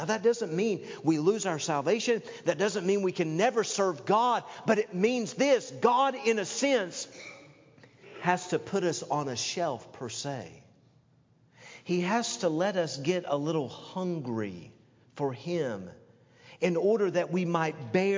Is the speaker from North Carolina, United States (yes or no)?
no; Tennessee, United States; I grew up with ticks. Ticks were my best friend, you know, growing up in Tennessee.